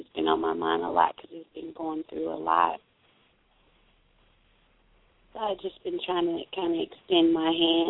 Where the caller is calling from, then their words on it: Florida, United States; I'm calling from Florida.